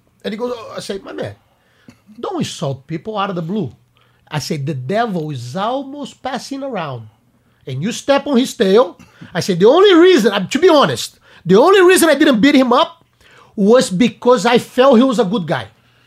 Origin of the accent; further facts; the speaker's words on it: Brazil; English is a second language; because you have to understand, I'm from Brazil.